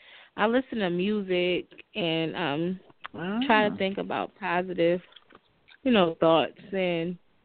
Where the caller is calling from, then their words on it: New Jersey, United States; I'm calling from New Jersey.